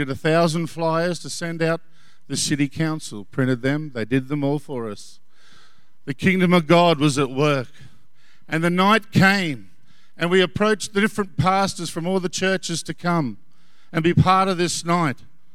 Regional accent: Bundaberg, Queensland, Australia; I'm from Bundaberg

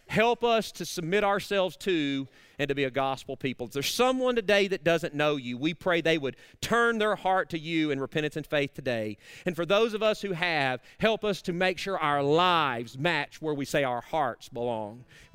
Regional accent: Arkansas, United States; I'm from Arkansas. You may not have understood that. Let me interpret that for you.

